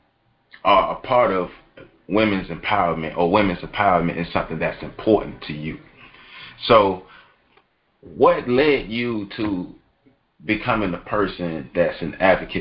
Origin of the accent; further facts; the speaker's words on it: Tallahassee, Florida, United States; I'm from Tallahassee, Florida. It's not a big city. It's a country city. It's the capital city of Florida